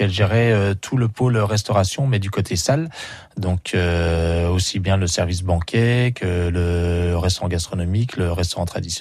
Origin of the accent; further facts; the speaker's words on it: Épinal, Grand Est, France; born there; j'ai 35 ans, je travaille au restaurant Les Tisons et je suis né à Épinal, dans les Vosges.